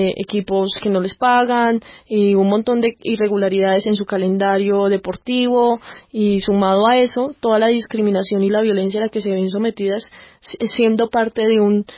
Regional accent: Colombia

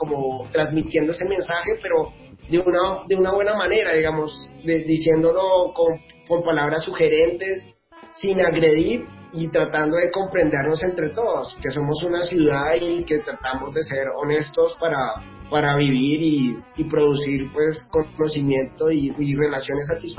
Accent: Colombia; y es que en la autopista ya se ve mucho de lo que somos como colombianos, ¿no?

